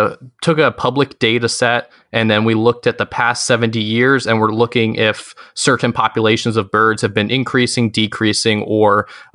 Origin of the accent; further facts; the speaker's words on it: Richmond, Virginia, United States; as they've already introduced me. I am 19 years old. I'm from Richmond, Virginia.